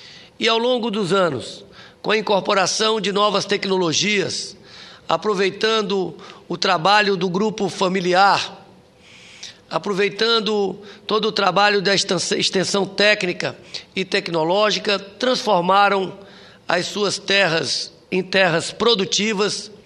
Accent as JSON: {"language": "Portuguese", "town": "Brasília", "region": "Federal District", "country": "Brazil", "said": "Como brasiliense, conhecedor profundo da realidade da nossa cidade"}